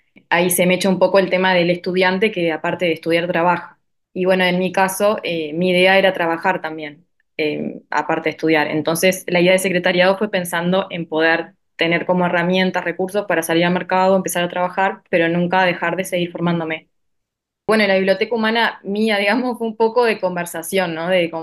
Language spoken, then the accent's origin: Spanish; interior, Uruguay; moved away; Soy estudiante de la UDELAR hace ya más de 10 años. Me vine del interior en el 2009, fines del 2009, para arrancar en el 2010.